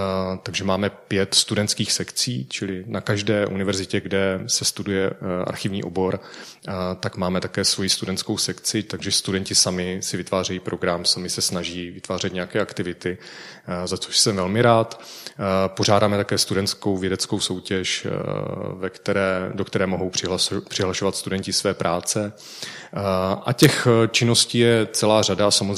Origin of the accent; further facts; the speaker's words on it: Vsetín, Zlín Region, Czechia; born there; tak jsem zašel do okresního archivu ve Vsetíně, v mém rodišti